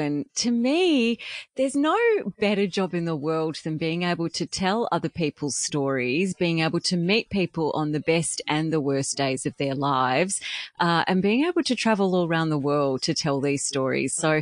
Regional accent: Canberra, Australian Capital Territory, Australia; So it actually ended up being a bit of a blessing growing up in Canberra. I ended up moving away to uni, but coming back, getting my first job at Channel 10 in Canberra.

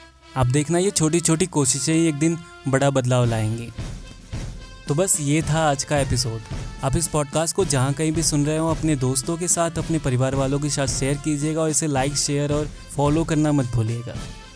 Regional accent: India; तो बात ऐसी है कि हम इंडियन लोग काफ़ी यूनिक होते हैं।

